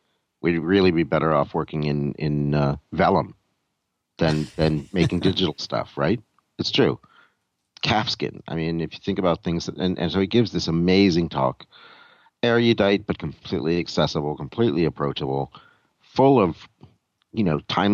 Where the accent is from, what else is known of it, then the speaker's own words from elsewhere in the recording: New York, United States; accent: New York; My New York accent's coming out Boston, if anything.